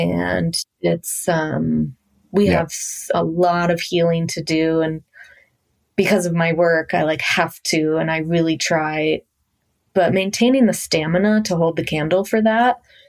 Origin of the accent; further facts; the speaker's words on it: Washington, District of Columbia, United States; I grew up in Washington, D.C., which is, you know, the hub of the government.